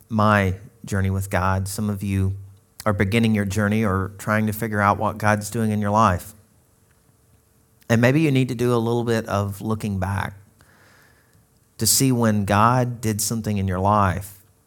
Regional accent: Arkansas, United States; I am from Arkansas, so I know some of these things, all right?

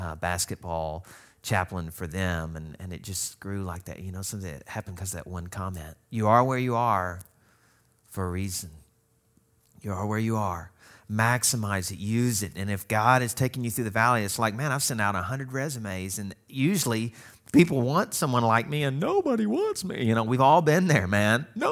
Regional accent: Arkansas, United States; See, I had that in an English teacher that looked at me as a Cajun in Arkansas, no less, looking at me and saying, youngin', you gonna be in my debate class.

